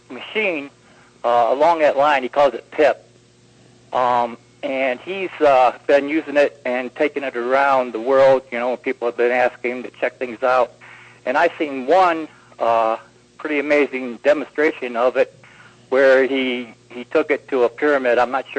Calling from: Ohio, United States; Yeah, hi, Kevin. … from Ohio.

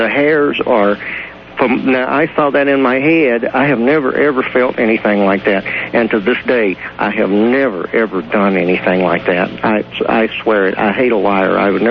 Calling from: Globe, Arizona, United States; I'm calling from Globe, Arizona, but I'm listening from KKOB

